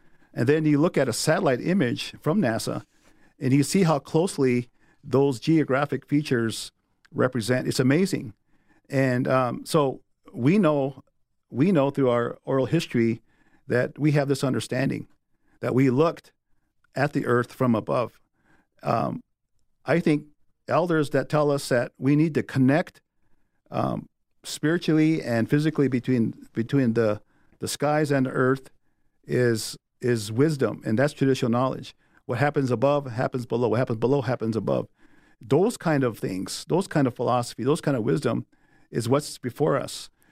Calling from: South Dakota, United States

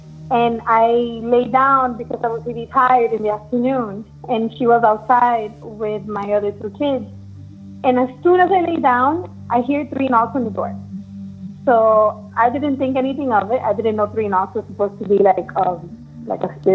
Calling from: Miami, Florida, United States; I'm calling from Miami, Florida.

